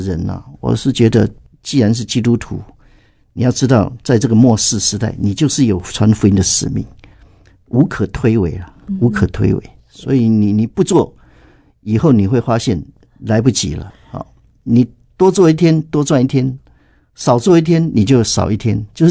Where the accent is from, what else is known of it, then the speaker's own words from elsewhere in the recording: Taiwan; 所以我也会发现呢，我们台湾人常常不太释放啊